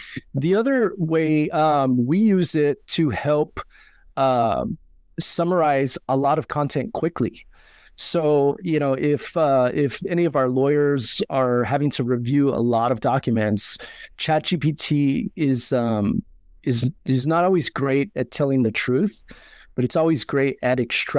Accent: Los Angeles, California, United States; I grew up in a community. I grew up in East

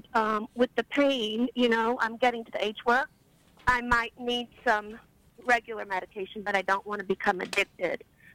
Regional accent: Kansas City, United States; I'm from Kansas City.

